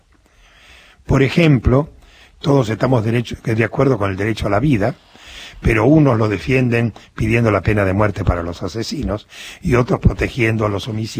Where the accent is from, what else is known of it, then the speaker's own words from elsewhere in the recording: Buenos Aires, Argentina; Soy porteño.